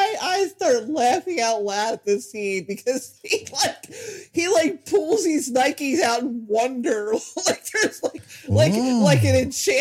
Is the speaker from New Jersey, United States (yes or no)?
yes; New Jersey, United States; As I've mentioned numerous times, I grew up in Southern New Jersey, in a very suburban to rural area.